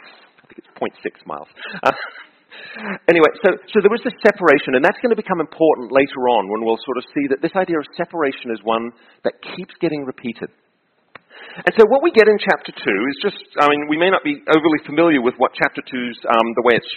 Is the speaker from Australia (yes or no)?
yes; Australia; And I grew up in Australia